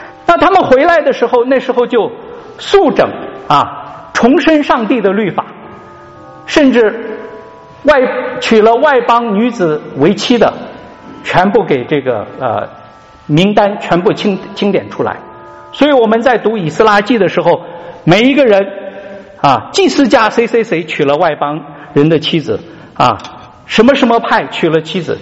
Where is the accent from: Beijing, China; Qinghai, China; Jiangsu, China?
Qinghai, China; 我说我青海的，我的确是那里土生土长的啊，但是我的父母并不是那个地方土生土长，所以我只能说哦，我是生在那里。嗯，虽然我会讲当地的语言啊，明白他们的习惯